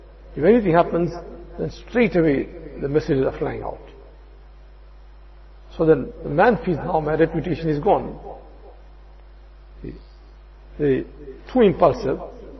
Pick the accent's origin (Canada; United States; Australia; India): India; moved away; I know when I came from India, so I said, what is this big net bayan and all that?